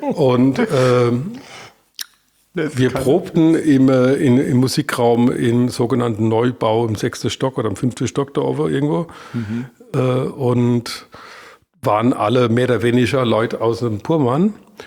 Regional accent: Rhineland-Palatinate, Germany; accent: Palatine; In meiner Kindheit fand statt in Mundart, in Pelzisch.

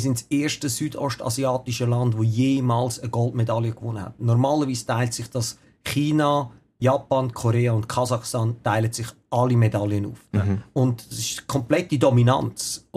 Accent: Switzerland; wir sind ja alle in der Schweiz aufgewachsen

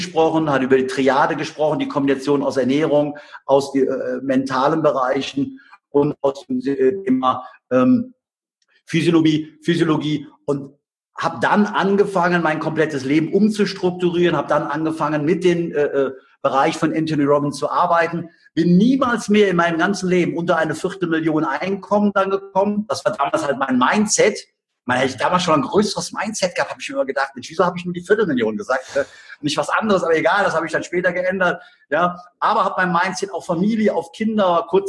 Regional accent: Cologne, North Rhine-Westphalia, Germany; born or raised there

